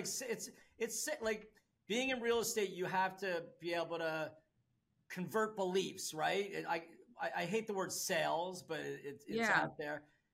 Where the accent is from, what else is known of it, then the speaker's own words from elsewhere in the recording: New Jersey, United States; Like, I'm from Jersey, right?